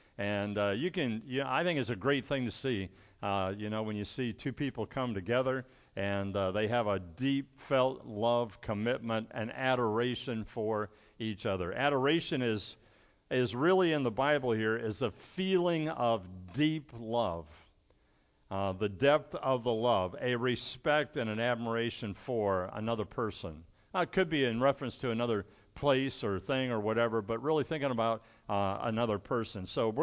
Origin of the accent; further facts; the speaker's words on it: Ashland, Ohio, United States; born there; My family is like a Heinz 57, and I was born in Ashland, Ohio.